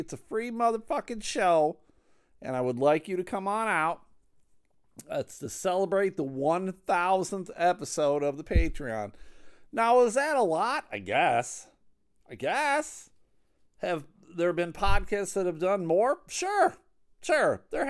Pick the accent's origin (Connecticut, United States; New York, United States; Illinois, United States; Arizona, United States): New York, United States; Buffalo; I'm originally from Buffalo, New York